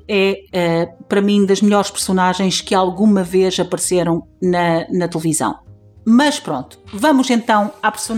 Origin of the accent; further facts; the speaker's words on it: Portugal; não gostaria que me dissessem que eu sou espanhol ou coisa do género. Não tenho nada contra os espanhóis, mas sou portuguesa.